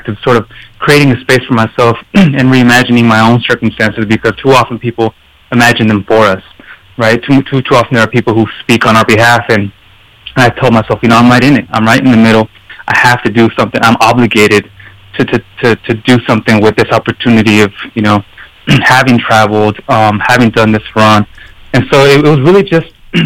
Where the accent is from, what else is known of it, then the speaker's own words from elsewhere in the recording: Yakima, Washington, United States; So I was born and raised in what I say, you know, Raymond Carver cowboy country, you know, in Yak